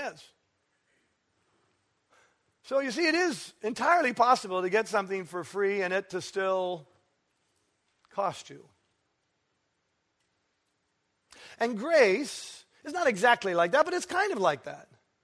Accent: Ontario, Canada; I grew up in Eastern Ontario, Canada, by the edge of the St. Lawrence River, which I did.

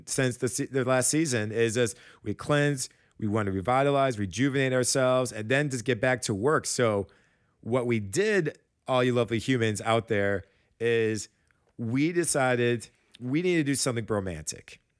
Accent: Michigan, United States; I remember this when I grew up in Michigan.

